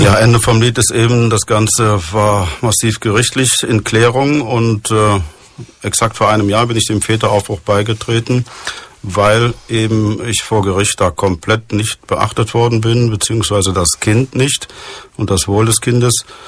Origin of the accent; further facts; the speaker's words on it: Mönchengladbach, North Rhine-Westphalia, Germany; ich komme aus Mönchengladbach. Bin 57 Jahre